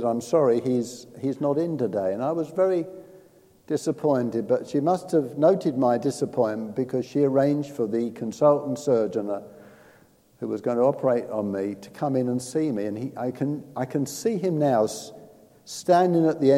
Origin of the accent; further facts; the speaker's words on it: London, United Kingdom; accent: London; now in England; I now live on the south coast. I'm not a Londoner anymore, though I speak like a Londoner does.